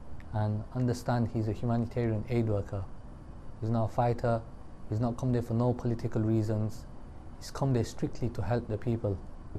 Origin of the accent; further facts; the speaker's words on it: United Kingdom; look, I'm a British Muslim